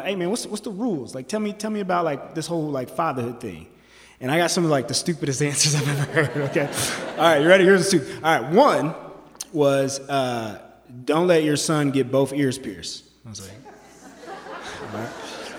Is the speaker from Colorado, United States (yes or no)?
yes; Denver, Colorado, United States; I was born at St. Joseph Hospital, Denver, Colorado, the East Side. I was raised in Five Points, and I love my neighborhood.